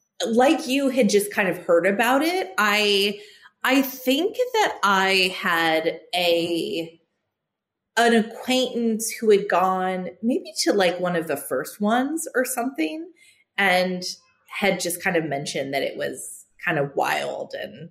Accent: Santa Cruz, California, United States; you know, from my background, I grew up in California in Santa Cruz.

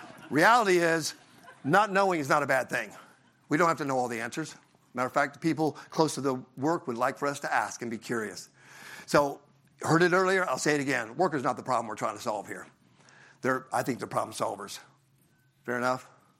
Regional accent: Southern United States, United States; And I'm from the South, so we're like, we did a Kaizen event.

